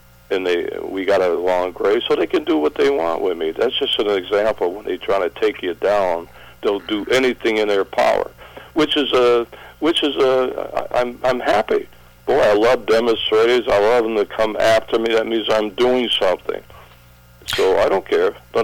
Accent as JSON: {"language": "English", "region": "Massachusetts", "country": "United States", "said": "You know, I like John Kennedy. I'm from Massachusetts."}